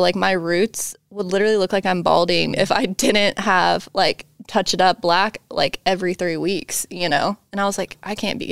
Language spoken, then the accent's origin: English; Charlotte, North Carolina, United States; growing up in Charlotte, like the thing to do was go to country concerts, you know, like that was like the highlight of everything, you know, growing up.